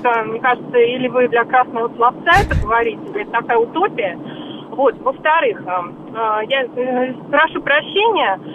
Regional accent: Moscow, Russia; Я тоже москвичка.

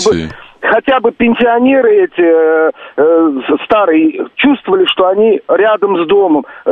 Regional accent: Uzbekistan; Я сам родом с Узбекистана.

